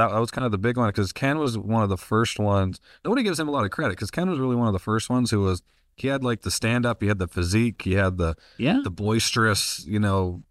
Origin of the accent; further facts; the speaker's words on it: Canada; also born or lived in Las Vegas, United States; now in United States; So I'm living in Arkansas, born and raised in Canada. There's a lot of a gap to fill there. Small town Canada. Grew up as a country kid